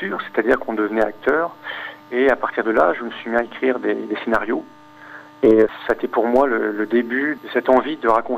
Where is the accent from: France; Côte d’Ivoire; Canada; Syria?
Côte d’Ivoire; also born or lived in Mauritania; Déjà, j'ai vécu toute mon enfance en Afrique, en Côte d'Ivoire et Mauritanie.